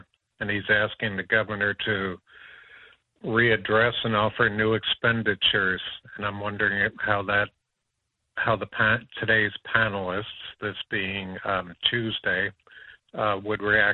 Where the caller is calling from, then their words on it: Indianapolis, Indiana, United States; I'm calling from Indianapolis.